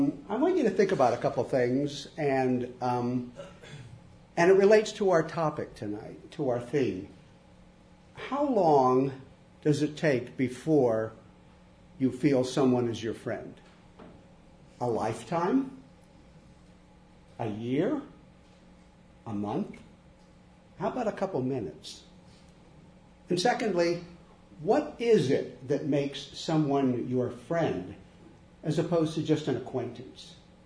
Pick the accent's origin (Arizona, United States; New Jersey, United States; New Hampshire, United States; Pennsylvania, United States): Pennsylvania, United States; Shamokin; now in Ivins, United States; I've got to take you back to my hometown of Shamokin, Pennsylvania.